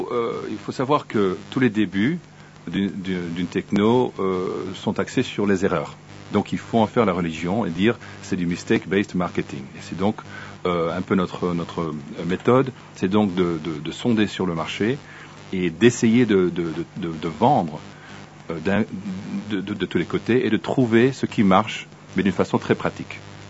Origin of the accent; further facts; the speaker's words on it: United States; Je suis américain, effectivement.